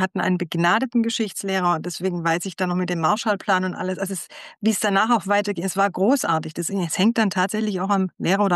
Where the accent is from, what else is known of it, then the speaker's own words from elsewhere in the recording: Germany; wir Deutsche